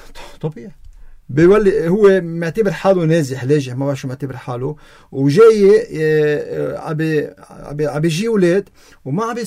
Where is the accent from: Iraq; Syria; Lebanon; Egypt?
Lebanon; نحن كلبنانيه